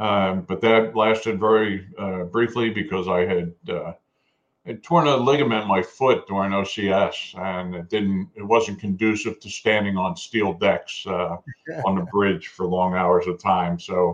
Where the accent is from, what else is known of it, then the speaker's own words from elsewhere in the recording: Philadelphia, Pennsylvania, United States; born and raised in Philadelphia, went to high school there and college my first year. Tootled on down to Florida for a couple of years of school after that.